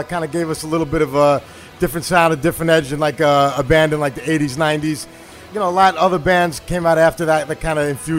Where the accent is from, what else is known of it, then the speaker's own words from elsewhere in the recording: Queens, New York, United States; now in Brooklyn, United States; I'm actually in Brooklyn these days. I'm from Queens originally, but I'm in Brooklyn these days.